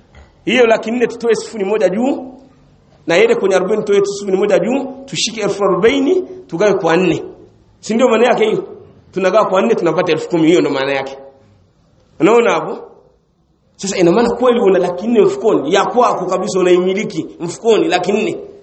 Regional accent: Vingunguti, Dar es Salaam, Tanzania; Mimi natoka Vingunguti

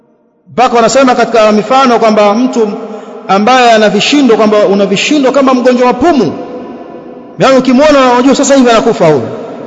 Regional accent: Tanga, Tanga Region, Tanzania; Wengine wamekaa kule kwetu Tanga, wanakaa na kula mirungi

